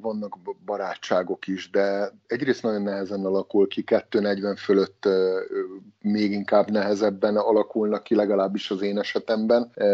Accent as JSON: {"language": "Hungarian", "country": "Hungary", "moved": "as an adult", "lives_now": "United States", "said": "ti Panamában vagytok, mi az USA-ban, és azért Magyarországról jövünk, ahol a gyökereink vezetnek"}